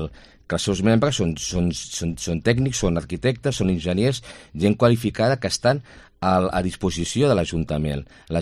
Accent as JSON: {"language": "Catalan", "town": "Tiana", "region": "Catalonia", "country": "Spain", "tie": "born or raised there", "said": "jo he nascut a Tiana, jo sóc de Tiana tota la vida"}